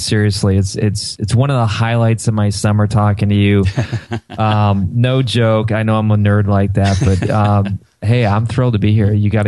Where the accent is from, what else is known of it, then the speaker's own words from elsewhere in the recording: Ohio, United States; my son made me become a Cleveland Cavalier fan, you know, because I'm from Ohio